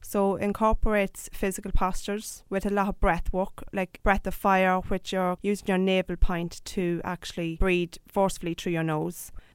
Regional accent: County Meath, Ireland; Yeah, well, as you said, I'm from Mead, and there is a yoga festival on there every year in Manalty

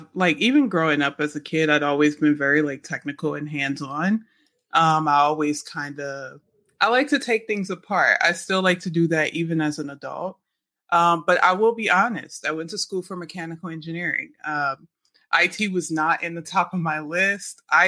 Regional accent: New Orleans, Louisiana, United States; now in West Coast, United States; I am from New Orleans, Louisiana, and I currently live on the West Coast.

